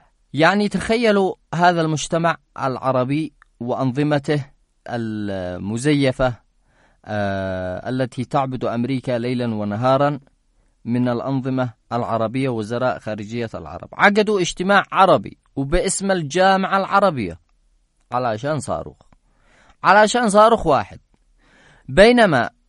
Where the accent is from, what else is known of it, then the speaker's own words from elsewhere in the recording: Yemen; نحن كيمنيين